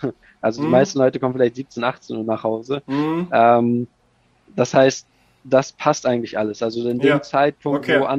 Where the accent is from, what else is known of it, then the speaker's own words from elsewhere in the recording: Germany; Und Hamburg einfach, ich meine, ich komme hier aus der Ecke, wir haben auf der Strecke auch ab und zu mal trainiert.